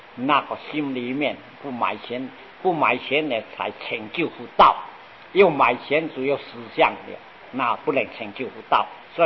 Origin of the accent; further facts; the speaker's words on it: China; 我们中国人啊都喜欢一直晒他和菩萨的圣号